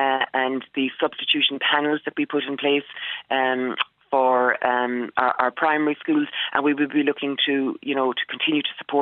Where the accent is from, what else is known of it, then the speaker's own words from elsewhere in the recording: Ireland; he has been so fulsome in his gratitude to Irish people for the manner in which we are embracing Irish Ukrainian families